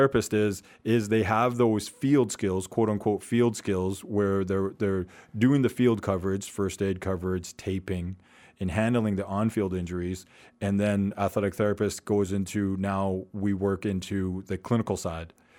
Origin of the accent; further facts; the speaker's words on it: Prince George, British Columbia, Canada; So, born and raised in Prince George, the high school I went to was O'Grady Catholic High.